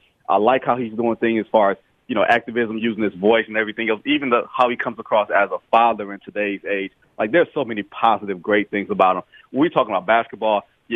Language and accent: English; Detroit, Michigan, United States; I'm from Detroit, so you can.